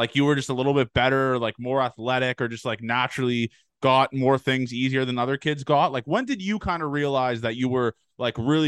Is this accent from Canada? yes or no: yes; Canada; So yeah, I mean, listen, obviously I'm Canadian.